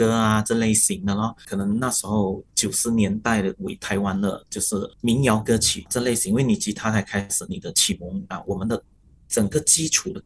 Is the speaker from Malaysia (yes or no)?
yes; Malaysia; 因为我的老师是Matthew Ngau 啊，就是我们马来西亚的这个国宝沙贝大师啊